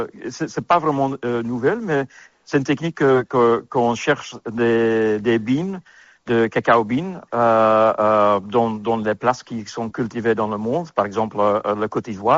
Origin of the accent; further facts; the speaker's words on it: Antwerp, Flanders, Belgium; moved away as an adult; je viens de Belgique, né à Anvers.